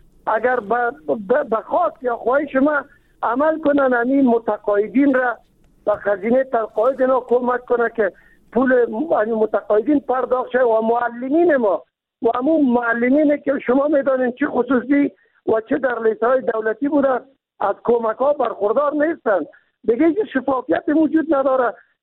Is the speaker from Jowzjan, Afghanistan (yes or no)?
no; Kabul, Afghanistan; ما چون خود از کابل هستیم